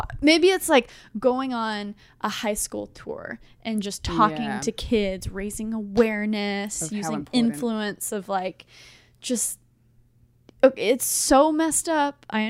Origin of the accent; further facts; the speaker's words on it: United States; born there; I was born in the States.